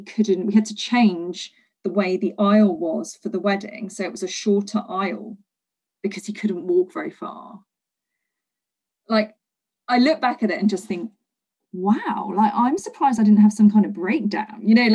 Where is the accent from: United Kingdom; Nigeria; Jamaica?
United Kingdom; Leicester, East Midlands; also born or lived in London; I'd moved back to my hometown of Leicester because staying in London just seemed like such a mad thing to do when we're having a baby